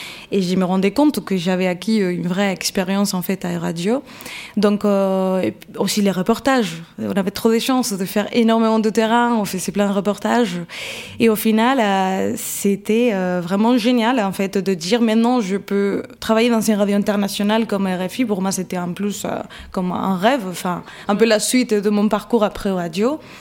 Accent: Spain; t'es suédois, t'es allemande, je suis espagnole

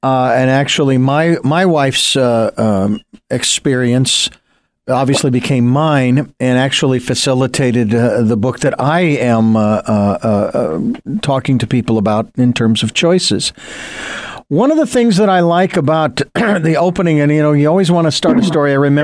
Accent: Phoenix, Arizona, United States; I was born and raised in Phoenix, so I know about hot.

